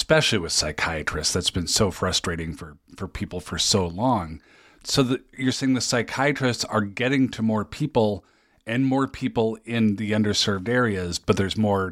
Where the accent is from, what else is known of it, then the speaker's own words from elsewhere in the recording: Minnesota, United States; Yeah, no, I as a Minnesotan, I feel you on that one.